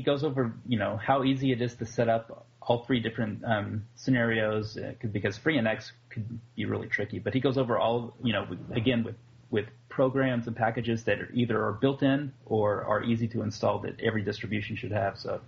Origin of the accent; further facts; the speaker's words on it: the South, United States; I mean, I'm from the South, so